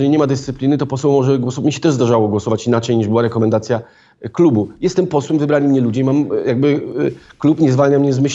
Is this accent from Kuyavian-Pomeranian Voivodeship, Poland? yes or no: no; Szczecin, West Pomeranian Voivodeship, Poland; Ja jestem ze Szczecina.